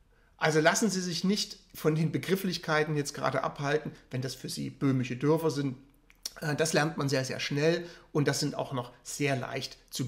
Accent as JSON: {"language": "German", "town": "Leipzig", "region": "Saxony", "country": "Germany", "said": "weil ich komme aus Leipzig, Wiederitzsch, Friseure in meinem Umfeld angezeigt."}